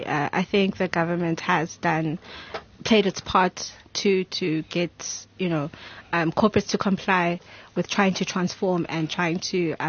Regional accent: South Africa; I grew up in South Africa.

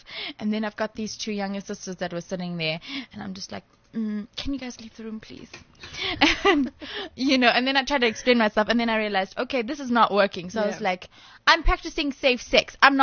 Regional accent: India; and you know, I'm Indian, so they were a little bit conservative.

